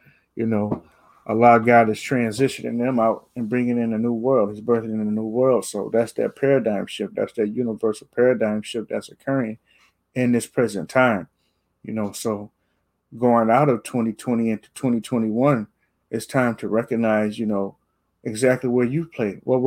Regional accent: Rochester, New York, United States; murdered here in my hometown, Rochester, at a gas station

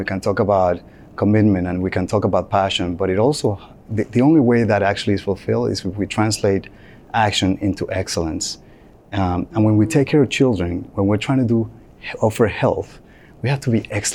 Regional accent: David, Chiriquí, Panama; when I came to that hospital in my hometown of David.

